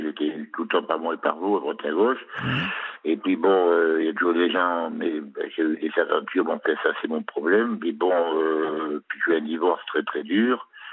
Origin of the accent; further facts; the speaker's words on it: Bordeaux, Nouvelle-Aquitaine, France; Non, je suis à Bègles. Moi, je suis de Bordeaux.